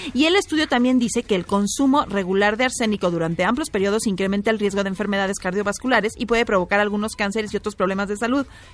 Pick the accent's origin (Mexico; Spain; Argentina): Mexico; como los mexicanos somos inmunes a cosas con las que otros países se morirían